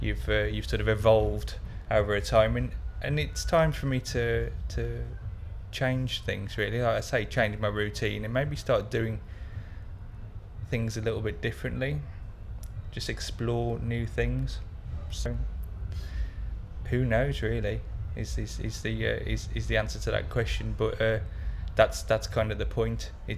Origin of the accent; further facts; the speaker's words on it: Dudley, West Midlands, United Kingdom; now in North East England, United Kingdom; I'm 39 years old, and I come from the North East, but originally I come from a place called Dudley in the West Midlands.